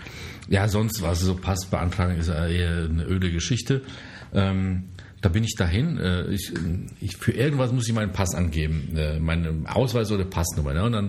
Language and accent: German; Germany; Ich bin Deutscher